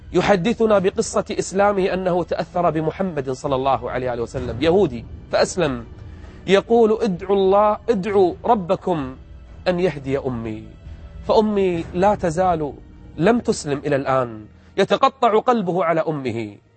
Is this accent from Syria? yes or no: no; Kuwait; أكثر من 45,000 واحد، 45,000 فقط يدخلون عندنا في الكويت